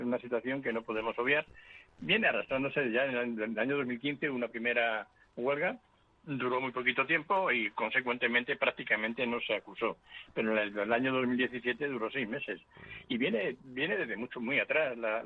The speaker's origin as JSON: {"language": "Spanish", "town": "Ávila", "region": "Castile and León", "country": "Spain", "said": "yo soy de Ávila, de la provincia de Ávila"}